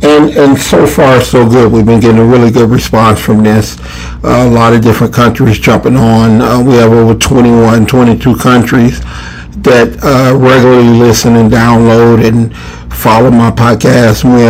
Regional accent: Chicago, Illinois, United States; So, my Bears, I'm from Chicago, so the Bears is 3-1.

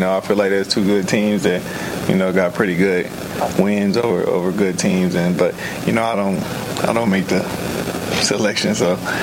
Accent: North Carolina, United States; you know, my home state, NC State, was the last two teams I picked.

